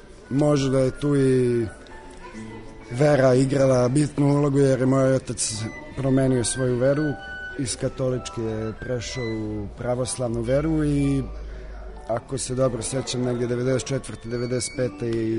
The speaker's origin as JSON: {"language": "Serbian", "region": "Budapest", "country": "Hungary", "tie": "born or raised there", "said": "drugi razred osnovne škole, izbio je rat na prostorima bivše Jugoslavije i mnogi su krenuli da dolaze kod nas u Budimpeštu da žive i naravno upisivali su svoju decu u tu školu"}